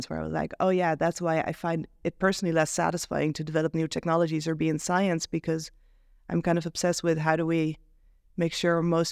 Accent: Amsterdam, North Holland, Netherlands; So I grew up in Amsterdam, Dutch mother, Jewish Mexican father, lived in a few different places in the world.

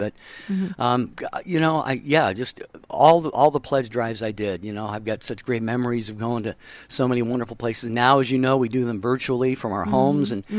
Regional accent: Seattle, Washington, United States; now in California, United States; My home state, actually, Seattle, my hometown.

